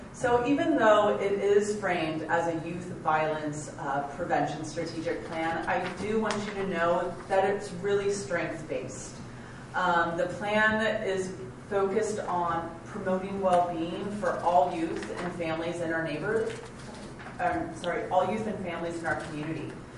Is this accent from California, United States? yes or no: yes; California, United States; Born and raised in Santa Cruz County, grew up mostly in South County, but I did attend Soquel High, which I believe is in your district.